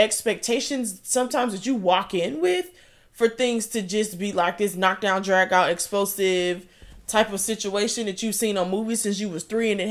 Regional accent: Jamaica; I'm already Jamaican.

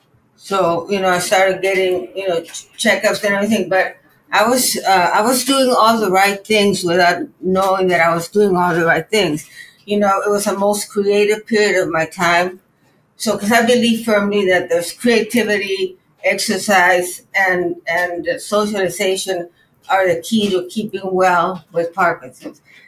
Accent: Mexico; now in New York, United States; I live in New York and work here, but I'm about to move to Mexico, back to my home country.

